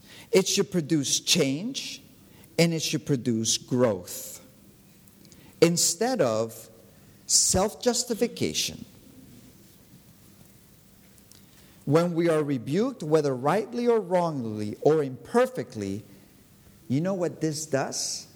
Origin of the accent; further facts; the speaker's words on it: Spain; And, I was born and raised here in Spain.